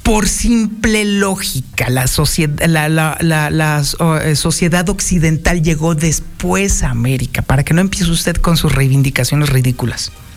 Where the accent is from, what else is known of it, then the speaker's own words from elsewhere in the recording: Mexico; Si hay algo que amamos los mexicanos es nuestro lenguaje, nuestra lengua madre, el español.